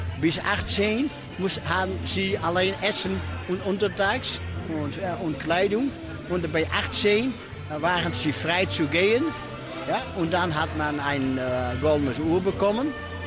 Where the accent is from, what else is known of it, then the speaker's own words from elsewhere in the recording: Leeuwarden, Friesland, Netherlands; German is a second language; Ich komme von Leeuwarden aus Friesland in den Niederlanden.